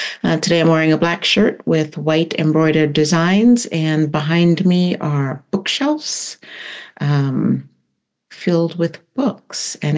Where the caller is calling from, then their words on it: Boulder, Colorado, United States; I should say I'm calling in from Boulder, Colorado, where I live, which is land of the Ute and Arapaho.